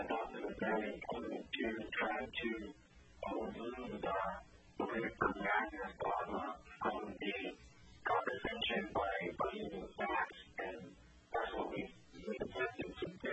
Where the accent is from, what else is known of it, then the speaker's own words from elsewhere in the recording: Fairbanks, Alaska, United States; I was born here in Fairbanks, Alaska, at Fairbanks Memorial Hospital. I lived in Alaska most of my life